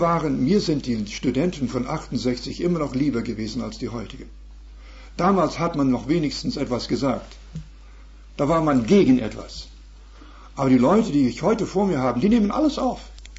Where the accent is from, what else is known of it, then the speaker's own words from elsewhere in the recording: Canada; German is a second language; als Kanadier habe ich nun mich etwas mehr befassen müssen mit England